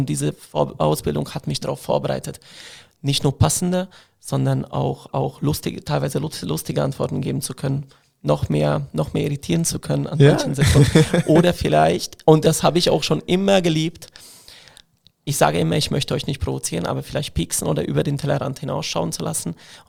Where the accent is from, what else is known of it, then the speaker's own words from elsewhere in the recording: Hungary; now in Germany; Ich komme aus Ungarn. Und meine Eltern haben damals nicht mitbedacht, dass ich irgendwann mal in Deutschland leben werde.